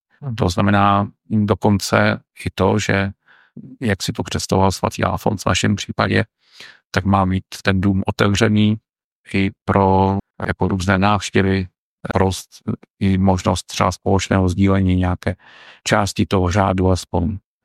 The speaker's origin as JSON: {"language": "Czech", "town": "Písek", "region": "South Bohemian Region", "country": "Czechia", "said": "Pocházím totiž z Písku, takže jsem studoval tam, kde se to mělo blízko."}